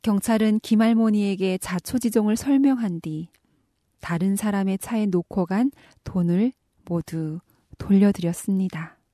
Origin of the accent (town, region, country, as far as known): North Korea